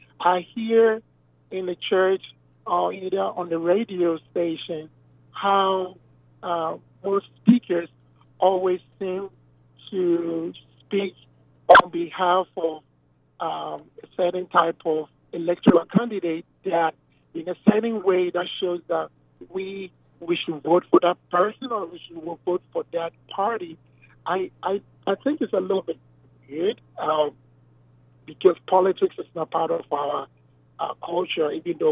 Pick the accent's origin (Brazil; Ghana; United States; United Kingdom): Ghana; One is I come from Ghana, West Africa